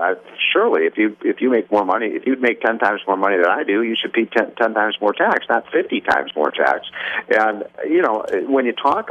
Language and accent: English; Illinois, United States; It's happening in my home state of Illinois.